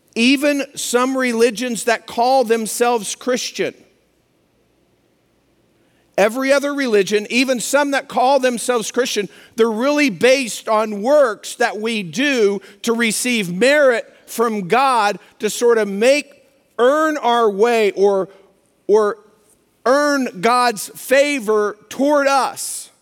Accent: Midwest, United States; I think a lot of you, you know, we're from the Midwest.

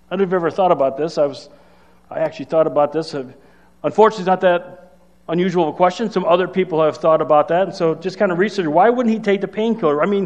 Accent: Chicago, Illinois, United States; You know, when I was growing up in Chicago, I went down to a Bears game

